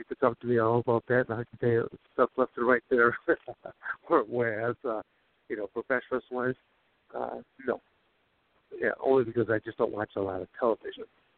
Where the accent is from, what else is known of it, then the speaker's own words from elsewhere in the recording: Michigan, United States; Yes, I was born and raised in Michigan. I went to Arizona State on a full athletic scholarship.